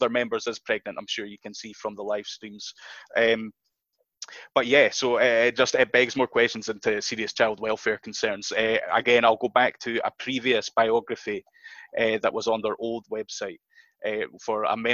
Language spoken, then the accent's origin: English; United Kingdom; given America's almost backward ways to me as a British person